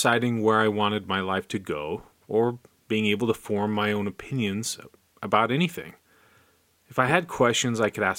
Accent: Utah, United States; I was raised in Utah, and a large part of the Utah culture is the Mormon population. My family and my youth considered themselves to be a part of the Latter-day Saints.

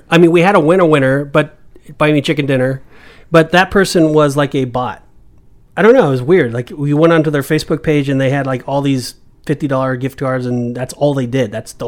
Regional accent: Florida, United States; we were, you know, indirectly going for Tampa, all of us, because we're from Florida, and so that was kind of our team.

